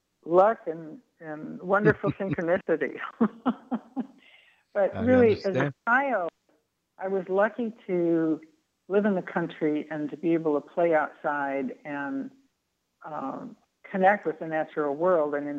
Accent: California, United States; also born or lived in East Coast; I grew up in California, but I lived on the East Coast for 8 years. And when I escaped back to California

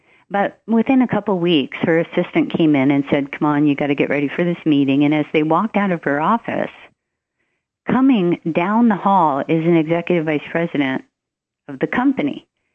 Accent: Hawaii, United States; And Willacokie was the street I grew up on in Hawaii.

